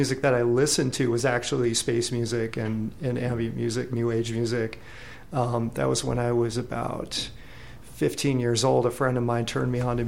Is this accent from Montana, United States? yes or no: yes; Billings, Montana, United States; I did. Yeah, I grew up here in Billings.